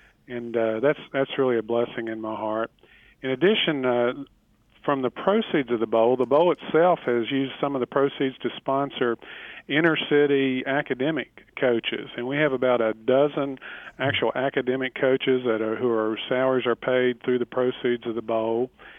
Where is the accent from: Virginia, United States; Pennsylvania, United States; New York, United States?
Virginia, United States; Roanoke; When I was 16 years old, growing up in Roanoke, Virginia